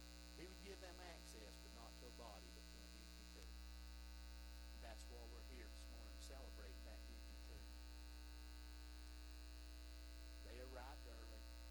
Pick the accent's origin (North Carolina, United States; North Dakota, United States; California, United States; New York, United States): North Carolina, United States; Morganton; I grew up in Morganton, off the mountain. Most people know where Morganton's at, in the little town of Oak Hill, which is north of 181.